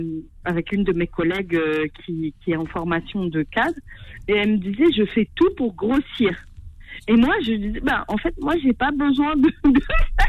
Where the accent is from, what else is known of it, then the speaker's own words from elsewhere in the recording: Morocco; Je suis du Maroc, honnêtement